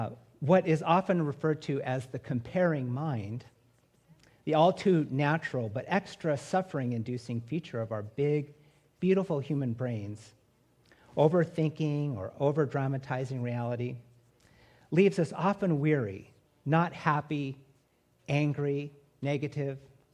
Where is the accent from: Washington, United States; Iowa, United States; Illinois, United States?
Washington, United States; So growing up in Washington State from ages 5 to 15, one of my cherished memories of summer was hanging out in a little town named Winthrop, way north, getting up near Canada, tucked in the North Cascade Mountains